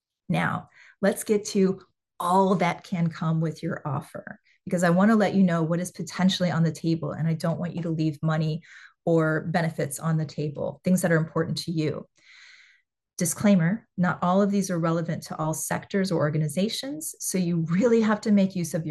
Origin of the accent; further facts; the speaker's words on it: Champaign, Illinois, United States; it should be more for the same type of position that's offered to you in Champaign-Urbana, my hometown, because the cost of living is half.